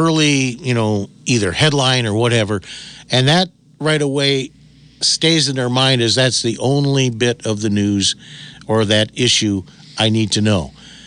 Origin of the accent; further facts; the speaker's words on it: Milwaukee, Wisconsin, United States; growing up in Milwaukee, gosh, I was absolutely spoiled. In fact, we could actually watch UHF, you know, right. Channel 18 back then.